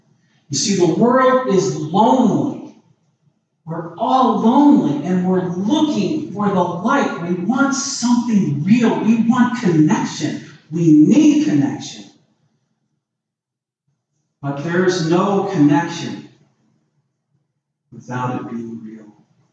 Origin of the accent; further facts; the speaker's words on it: Chicago, Illinois, United States; So we were fishing, and I'm from Chicago.